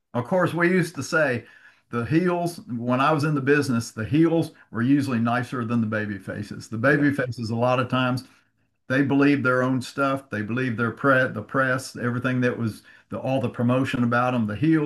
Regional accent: Florida, United States; growing up in Florida, when I first started watching pro wrestling, Cowboy Luttrell was the promoter.

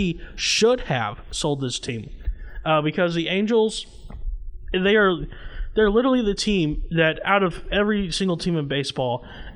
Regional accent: Huntsville, Alabama, United States; You kind of say that my league team, because I'm from Huntsville, is the Rocky City Trash Pandas.

